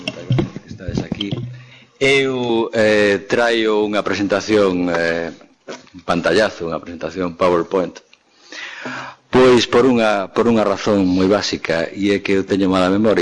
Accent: Galicia, Spain; Nos consideramos como escritores galegos, eu aquí estou sentado como escritor galego

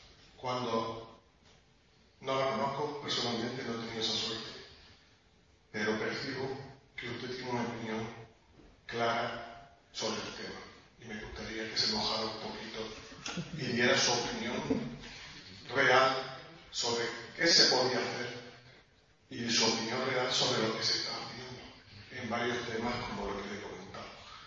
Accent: Spain; yo soy musulmán, soy español de origen.

